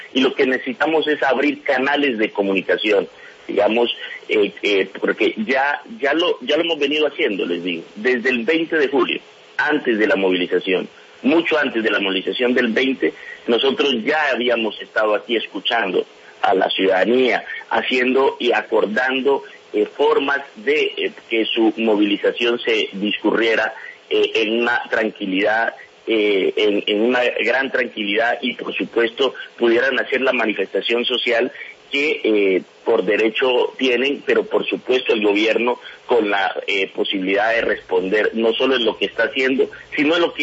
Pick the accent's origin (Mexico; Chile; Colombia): Colombia; Pacific region; yo que soy un hombre del Pacífico